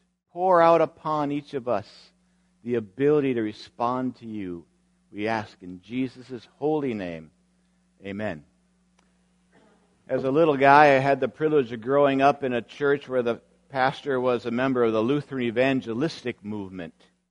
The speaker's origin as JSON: {"language": "English", "town": "Erskine", "region": "Minnesota", "country": "United States", "tie": "born or raised there", "said": "I prayed with a guy from my hometown of Erskine, Minnesota."}